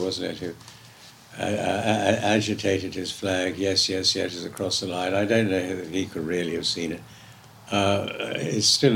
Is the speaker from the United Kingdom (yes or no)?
yes; England, United Kingdom